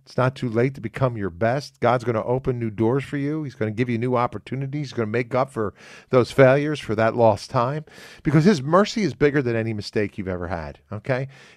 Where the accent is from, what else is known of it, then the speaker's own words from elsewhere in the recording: Philadelphia, Pennsylvania, United States; she knows I'm from Philadelphia